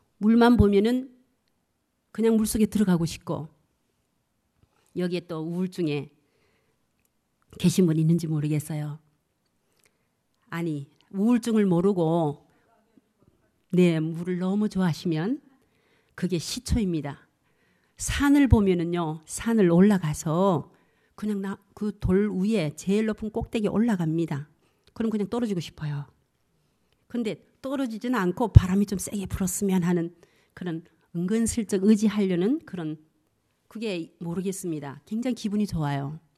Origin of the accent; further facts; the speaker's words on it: Jeju, South Korea; born there; 실은 제주도 태생입니다.